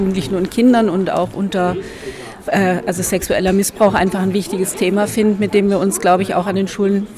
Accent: Tübingen, Baden-Württemberg, Germany; Also ich komme aus Tübingen

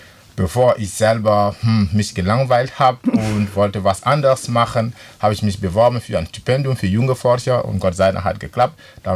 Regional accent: Côte d’Ivoire; ich komme ursprünglich aus der Elfenbeinküste.

